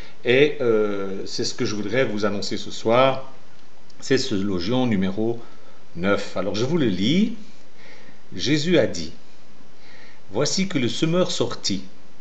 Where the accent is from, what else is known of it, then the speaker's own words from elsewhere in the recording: Chexbres, Vaud, Switzerland; Quand j'étais enfant, je vivais à Chèbre, dans mon village, paysan vigneron